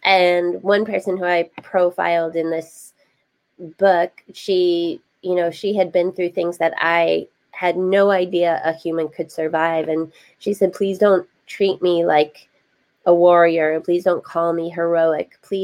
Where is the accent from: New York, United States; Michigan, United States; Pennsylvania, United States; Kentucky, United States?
New York, United States; I grew up in upstate New York, and one of the first ways that Paola and I connected was I had a single mom for most of my life.